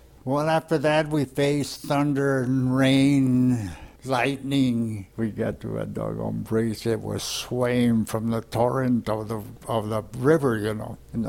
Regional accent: Seaside, California, United States; Well, I grew up in Monterey Seaside.

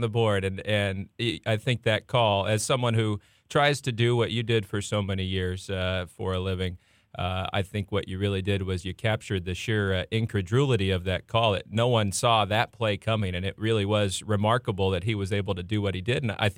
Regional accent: Los Banos, California, United States; I was riding my bike to an evening church service in my hometown of Los Banos

